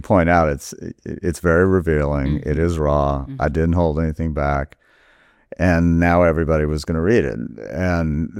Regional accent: the South, United States; now, I grew up in the South. Did I understand that this kind of attitude existed?

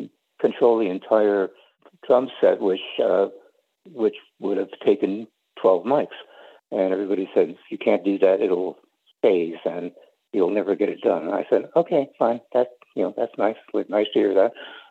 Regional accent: United States; So I said, by the way, you know, I'm American, which, of course, he knew, and he was very pro-American.

